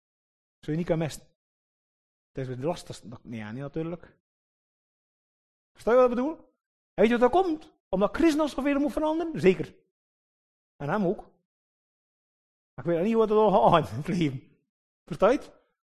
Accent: Flanders, Belgium; Maar wat zeggen we soms als Vlaming?

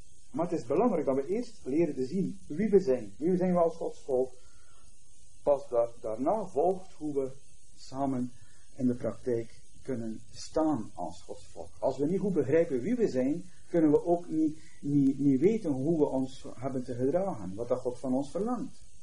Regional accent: Belgium; Enerzijds zijn wij Belgen en maken we deel uit van ons Belgenland

